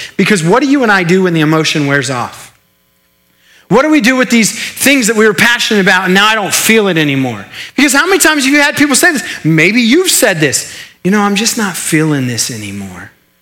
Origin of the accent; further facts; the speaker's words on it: New Mexico, United States; also born or lived in Tulsa, Oklahoma; I'm from New Mexico. We don't have a lot of sense, okay? So forgive me. I was actually born in Oklahoma. I was born in Tulsa, so I'm kind of an Okie at heart. I lived here till I was 7